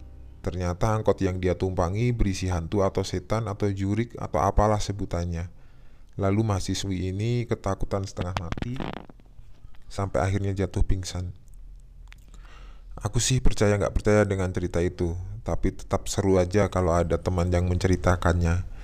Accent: Sukabumi, West Java, Indonesia; Seperti mahasiswa lain yang berasal dari luar daerah di mana letak kampus berada, aku yang berasal dari Sukabumi harus ngekos juga.

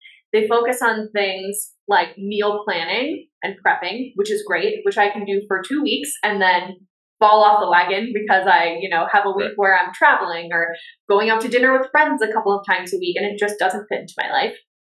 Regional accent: Northeast, United States; I'm from the Northeast, so I know exactly where you are.

